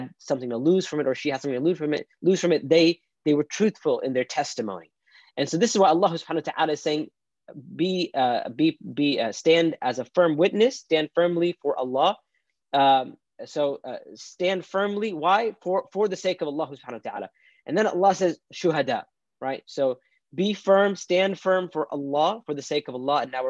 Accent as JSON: {"language": "English", "country": "United States", "said": "being an American, living in America, especially post-2016"}